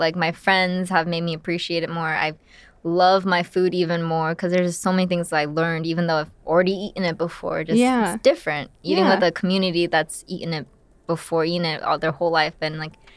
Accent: Brandon, Florida, United States; I grew up in Florida in a really tiny town or city called Brandon.

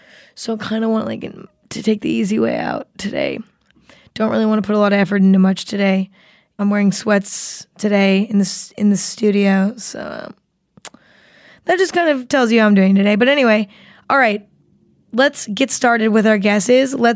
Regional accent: Ireland; And you can't be offended by that because I'm Irish.

